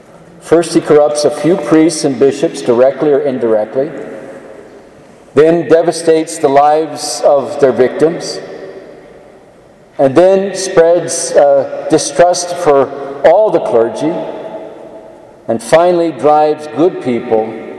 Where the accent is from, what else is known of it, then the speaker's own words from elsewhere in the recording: Texas, United States; And I love Texas. I'm a Texan. I don't know if you all know that, but I am a Texan, through and through.